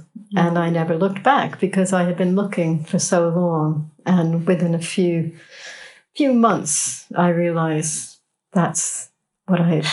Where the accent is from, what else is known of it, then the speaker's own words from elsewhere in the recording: New York City, New York, United States; I grew up in and around New York City.